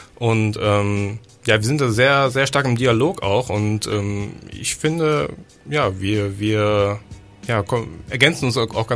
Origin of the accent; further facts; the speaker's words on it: Belize; ich bin groß geworden, ich komme selber aus Belize, Mittelamerika